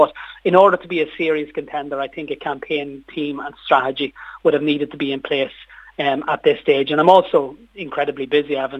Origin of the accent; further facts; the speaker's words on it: Ulster, Ireland; People will know I'm from the Monaghan end of the constituency.